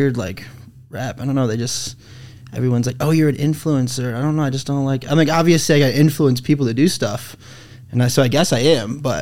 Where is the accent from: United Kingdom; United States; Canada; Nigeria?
United States; Michigan; now in Utah, United States; I'm from Michigan.